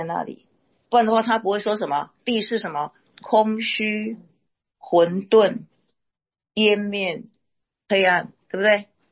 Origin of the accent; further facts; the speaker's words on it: China; 特别是我们从中国来的弟兄姐妹的话